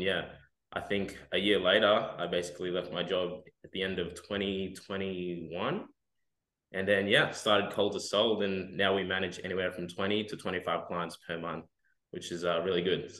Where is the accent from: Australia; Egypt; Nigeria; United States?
Australia; Rockhampton, Queensland; also born or lived in Papua New Guinea; And I basically grew up in Rockhampton, played footy.